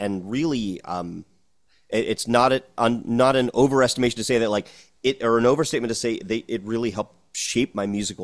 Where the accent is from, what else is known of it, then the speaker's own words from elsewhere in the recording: Akron, Ohio, United States; Yeah, I grew up in Akron, Ohio